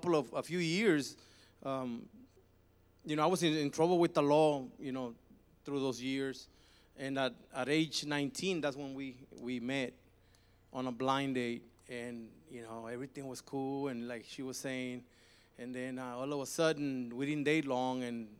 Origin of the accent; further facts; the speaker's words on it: Mexico; So my life was, I grew up in Mexico.